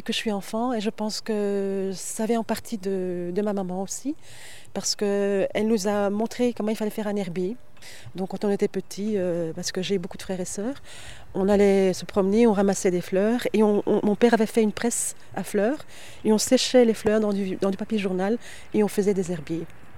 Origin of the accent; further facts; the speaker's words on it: Flanders, Belgium; comme mon mari est anglais et moi je suis flamande